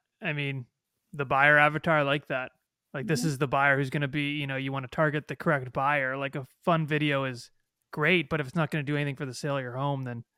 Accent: Canada; I'm Canadian. What do you mean?

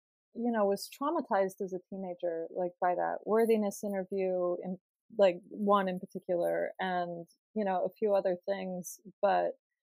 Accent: Chantilly, Virginia, United States; So I grew up in Northern Virginia, in Chantilly, Virginia. It's like 45 minutes outside of DC.

